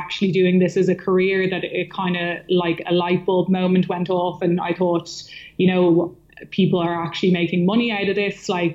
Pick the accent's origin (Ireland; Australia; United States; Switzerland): Ireland; Dublin, Leinster; I grew up in South County Dublin, went to school in Donnybrook in a school called Muckross.